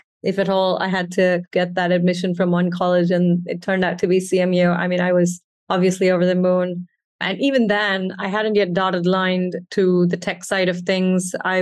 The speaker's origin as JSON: {"language": "English", "town": "Chennai", "region": "Tamil Nadu", "country": "India", "tie": "born or raised there", "moved": "as an adult", "said": "I grew up in Chennai, which is in the south of India. I was here till I was almost 20 and then went on to do my grad school in the US."}